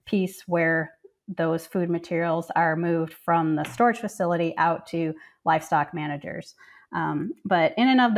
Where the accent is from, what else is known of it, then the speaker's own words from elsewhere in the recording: Chicago, Illinois, United States; Well, I guess going far back, I grew up in Chicago. And so I was in kind of a city-like environment